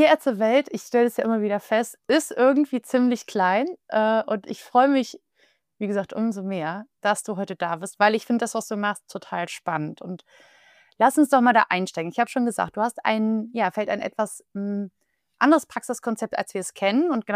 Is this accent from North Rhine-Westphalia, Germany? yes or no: yes; Düsseldorf, North Rhine-Westphalia, Germany; im Raum Düsseldorf. Das ist meine Heimat.